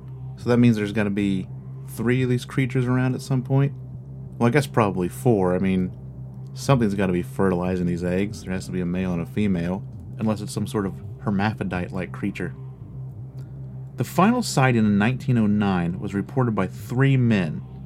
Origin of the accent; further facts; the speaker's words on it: Casstown, Ohio, United States; Why? Casstown is my hometown.